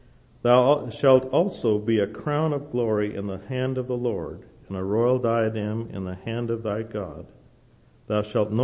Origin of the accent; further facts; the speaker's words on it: the Ozarks, United States; I was raised in the Ozarks.